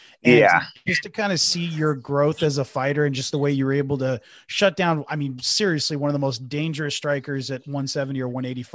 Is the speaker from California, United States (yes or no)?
yes; California, United States; being born and raised in the Bay Area, it was a huge deal for me.